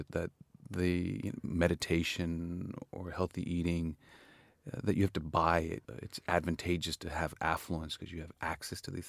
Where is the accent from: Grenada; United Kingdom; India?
India; Jammu and Kashmir; now in Los Angeles, United States; I was born in Kashmir. When we had the opportunity to leave, we did. It was a violent area. And when my father had the opportunity to come to the States, we went to Los Angeles.